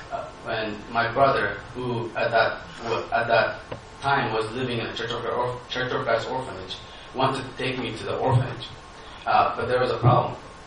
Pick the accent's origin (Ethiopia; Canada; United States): Ethiopia; I was born with goats and sheep, but I wasn't born, except I was born in Middle Ethiopia, where Jesus was born in Bethlehem.